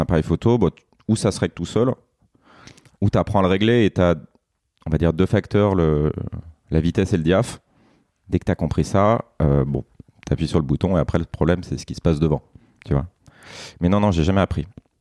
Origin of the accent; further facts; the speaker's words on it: Annecy, Auvergne-Rhône-Alpes, France; born there; now in Paris, France; J'ai 37 ans, je suis français, je suis né à Annecy, ville que tu connais, et j'habite à Paris depuis 15 ans maintenant.